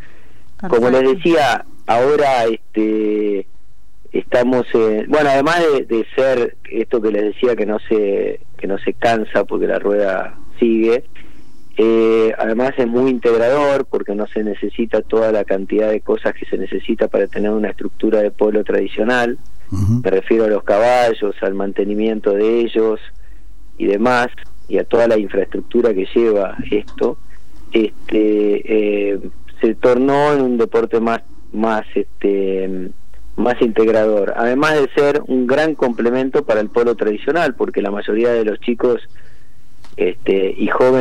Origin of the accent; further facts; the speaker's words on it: Coronel Suárez, Buenos Aires Province, Argentina; Gente de Dorrego, de Coronel Suárez, de donde soy yo, de Punta Alta, Bahía Blanca, bueno, gente de acá alrededor.